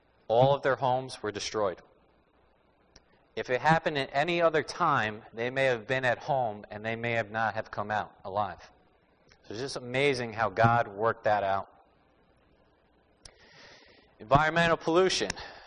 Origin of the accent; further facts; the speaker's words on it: New Jersey, United States; I'm from New Jersey, which is called the Garden State.